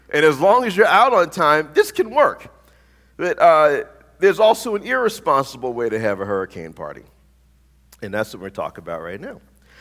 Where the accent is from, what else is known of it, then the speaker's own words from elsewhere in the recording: Louisiana, United States; from the deep south, specifically I'm from Louisiana, and which we, you know, people call it the Delta area, right, or the Gulf Coast.